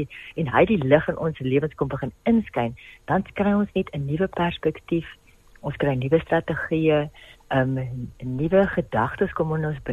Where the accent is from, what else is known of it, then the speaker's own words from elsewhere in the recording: Western Cape, South Africa; as ek kom uit die Swartland uit, so ek hou van 'n ou broodjie en 'n vleisie